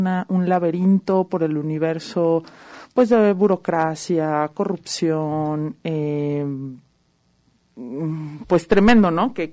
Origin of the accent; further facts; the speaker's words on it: Mexico; Por lo general, nosotros como mexicanos, pues somos muy convenientes.